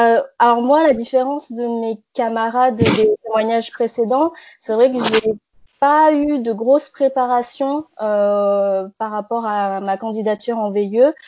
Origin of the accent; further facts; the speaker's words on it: New Caledonia; moi je viens de Nouvelle-Calédonie où je suis née et où j'ai passé mon bac là-bas